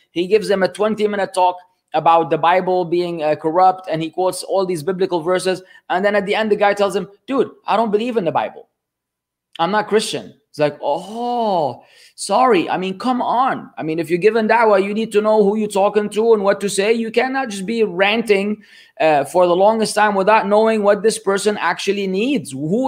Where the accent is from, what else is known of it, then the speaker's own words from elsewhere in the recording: Lebanon; English is a second language; moved away as an adult; Now, I'm not a native speaker. In fact, I was born and raised in Lebanon. The first time I ever boarded a plane, I was already 18 years old.